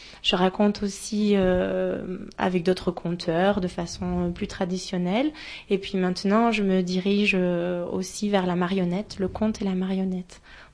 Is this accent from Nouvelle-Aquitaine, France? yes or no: yes; Nouvelle-Aquitaine, France; Je viens de France, oui, j'habite en Charente-Maritime, à Saintes.